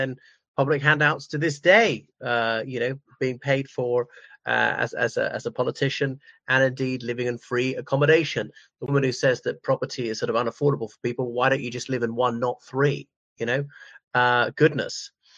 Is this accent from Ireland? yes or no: yes; Ireland; from Ireland.